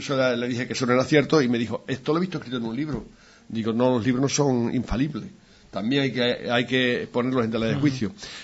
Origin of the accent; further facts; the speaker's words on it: Spain; Entonces yo, que soy muy español de botijo y siesta